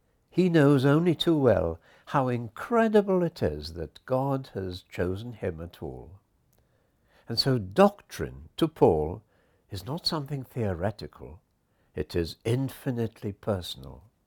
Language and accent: English; Llanelli, Wales, United Kingdom; The strongest rugby rivalry I ever knew was that between my hometown Llanelli and Swansea, two towns in South Wales, 10 miles apart